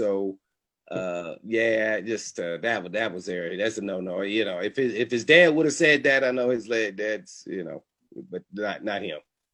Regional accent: Indianapolis, Indiana, United States; Naturally, I'm from Indy, so I always want to take the Colts down at any cost

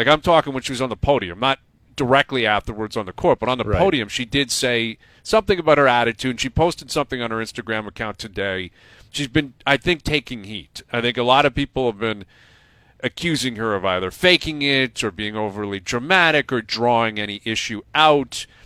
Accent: Canada; or I can't act a certain way because it may go against whatever reputation I'm supposed to hold as a Canadian athlete, forget it.

